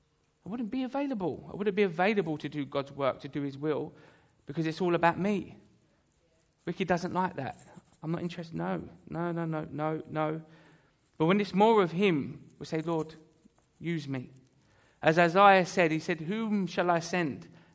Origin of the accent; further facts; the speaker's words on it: Thamesmead, London, United Kingdom; I grew up in Thamesmead. In case, I know a lot of you have heard this, in southeast London.